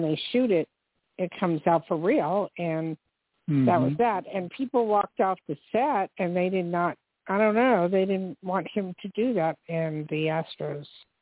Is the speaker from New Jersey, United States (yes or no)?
yes; New Jersey, United States; I mean, I'm a Yankee fan, and I'm from Jersey, so Yankees.